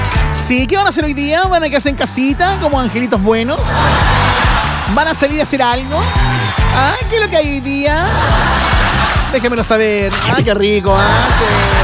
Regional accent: Quilpué, Valparaíso, Chile; Somos de Quilpue, somos un 7, qué rico, ¿ah?

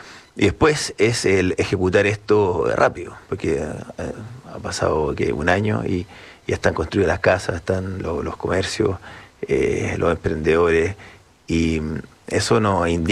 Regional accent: Chile; para nosotros como chilenos hay cosas muy obvias

